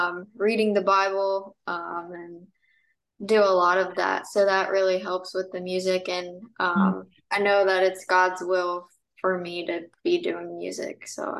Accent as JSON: {"language": "English", "region": "Virginia", "country": "United States", "tie": "born or raised there", "said": "Yeah, so I grew up in Virginia. My parents had a bluegrass band growing up, so that's kind of what stemmed my love for country music."}